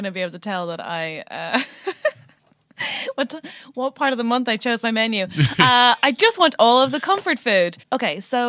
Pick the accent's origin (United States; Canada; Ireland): Ireland; No, I know, but I'm Irish